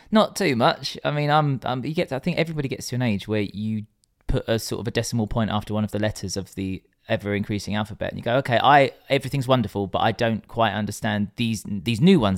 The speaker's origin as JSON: {"language": "English", "region": "England", "country": "United Kingdom", "said": "We are English"}